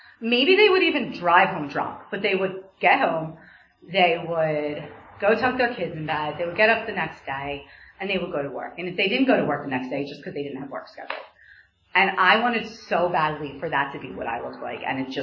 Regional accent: New Jersey, United States; I was born and raised in New Jersey by two parents.

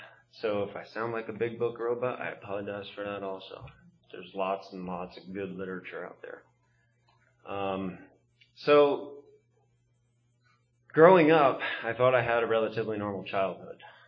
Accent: Pennsylvania, United States; North Carolina and Alabama. Tuscaloosa, Alabama is where I started school. And that was a different situation than where I grew up in the Poconos.

